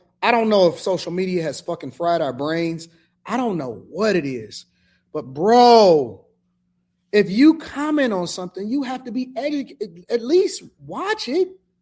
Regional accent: Detroit, Michigan, United States; born there; It doesn't matter the fact that I was born in Detroit, Michigan.

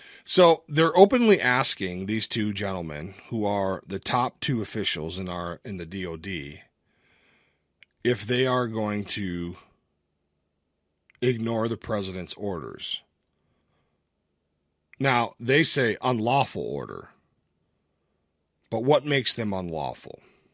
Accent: Minnesota, United States; I'm from Minnesota, by the way, if you didn't know.

